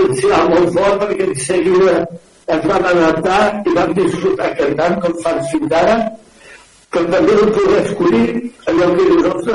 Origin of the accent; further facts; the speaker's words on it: Barcelona, Catalonia, Spain; now in L'Espluga de Francolí, Spain; Jo soc de Barcelona, ara soc a l'Espluga.